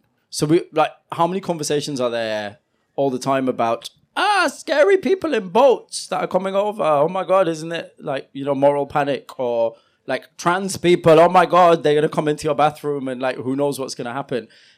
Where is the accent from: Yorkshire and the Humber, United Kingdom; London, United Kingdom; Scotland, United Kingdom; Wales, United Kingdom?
Yorkshire and the Humber, United Kingdom; Huddersfield; To be completely honest, I'm from Huddersfield.